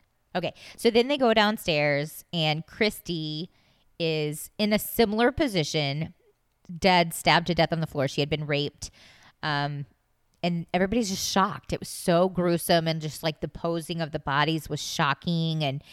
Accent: Florida, United States; Okay, now remember this because I grew up in South Florida. A lot of the families in town, kids, went to University of Florida

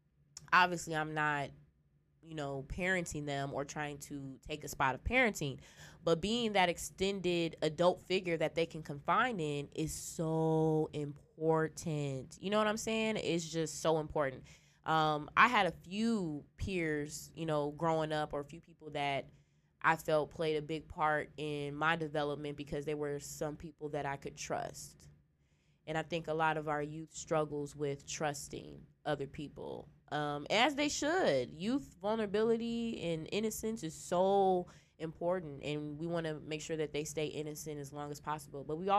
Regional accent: Midwest, United States; So I guess in that regard, I'm happy I was raised in the Midwest

